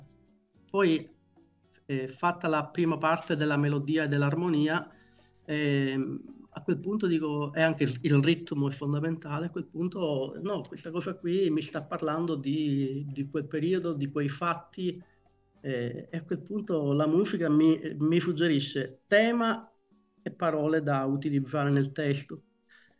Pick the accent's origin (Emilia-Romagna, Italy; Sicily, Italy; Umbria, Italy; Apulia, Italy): Sicily, Italy; accent: Sicilian; viceversa qui in Veneto. Mi dicono che parlo con l'accento siciliano, quindi ormai sono diventato un apolide.